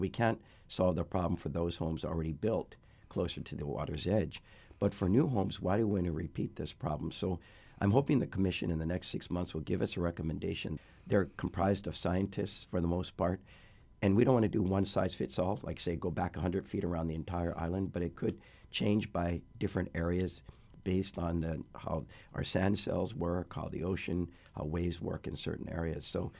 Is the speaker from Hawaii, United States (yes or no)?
yes; Hilo, Hawaii, United States; I remember when I grew up in Hilo, but when I moved over here for my job, I could walk the Lanikai beach all the way down to the point